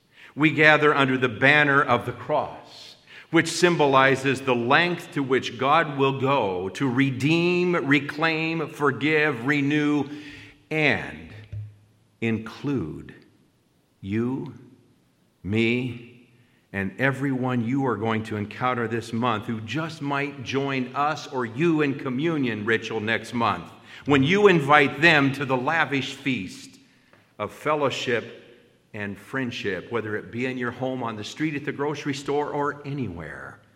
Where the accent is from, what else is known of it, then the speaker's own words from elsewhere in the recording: Ireland; I am Irish.